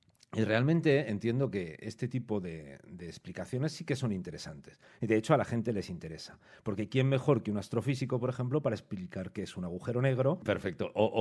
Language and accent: Spanish; Madrid, Community of Madrid, Spain; llegué a este pueblo y yo vengo de Madrid, de una gran ciudad